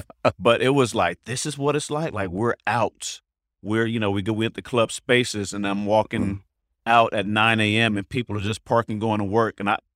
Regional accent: California, United States; but they all knew I'm from the Bay.

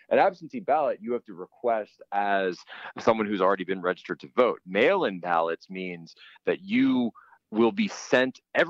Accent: Pennsylvania, United States; born or raised there

